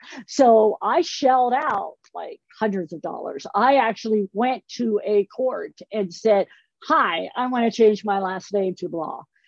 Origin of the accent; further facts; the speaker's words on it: Los Angeles, California, United States; Another thing, because I grew up in Los Angeles. So there I am in Los Angeles.